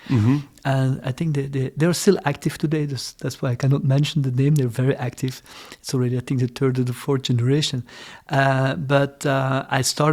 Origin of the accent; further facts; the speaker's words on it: Brussels, Belgium; English is a second language; also born or lived in Ghent; So I was born in Ghent, and I grew up in more at the countryside, at the coast, and then in Brussels. Mm-hmm. Then we moved to Brussels.